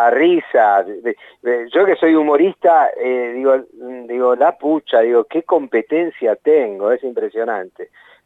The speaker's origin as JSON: {"language": "Spanish", "region": "Buenos Aires", "country": "Argentina", "said": "Primero no voto en la provincia, voto en capital. Sí. Soy porteño, pero no ejerzo."}